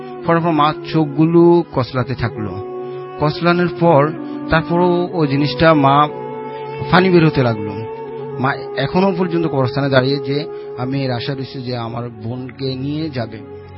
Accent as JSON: {"language": "Bangla", "town": "Sylhet", "region": "Sylhet Division", "country": "Bangladesh", "said": "আসসালামু আলাইকুম রাসেল ভাই … আমি আসছি সিলেট থেকে।"}